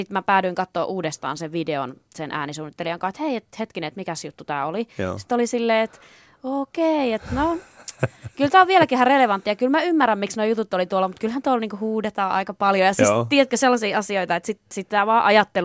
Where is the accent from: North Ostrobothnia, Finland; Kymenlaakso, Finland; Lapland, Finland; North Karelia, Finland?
North Karelia, Finland; Kontiolahti; also born or lived in Joensuu; No siis mä asuin Joensuussa 7 ekaa vuottani ja sen jälkeen asuin Kontiolahdessa. Siinä se on semmoinen Joensuun vieruskunta.